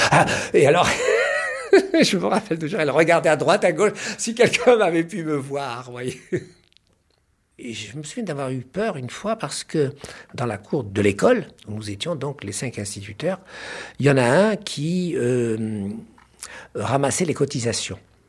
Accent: Port-aux-Poules, Oran Province, Algeria; born there; Oui, je suis né en 1937, à Oran, mais par accident. Mon vrai lieu de naissance, c'est Port-au-Poule. C'est un petit village de pêcheurs.

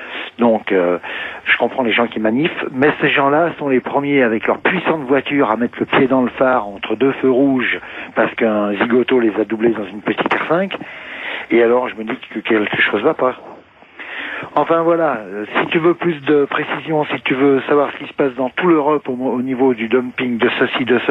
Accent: Auvergne-Rhône-Alpes, France; Moi, je suis natif du plateau d'Assis, c'est-à-dire juste en face du tunnel du Mont-Blanc.

